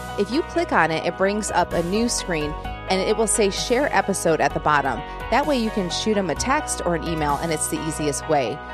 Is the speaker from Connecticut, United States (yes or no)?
no; Michigan, United States; now in Nashville, United States; A lot of the houses in Nashville do not have basements and I'm from Michigan. So I was used to that.